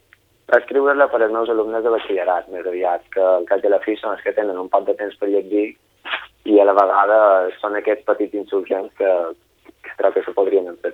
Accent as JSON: {"language": "Catalan", "town": "Pollença", "region": "Balearic Islands", "country": "Spain", "said": "i he estat fins als 21 anys a Pollença. És a dir, quasi podria dir que soc pollencí. De fet, fins i tot la meva forma de parlar, quan vaig de fora de Pollença, diuen, tu d'on ets? És a dir, de Pollença. Per l'accent i tot se nota."}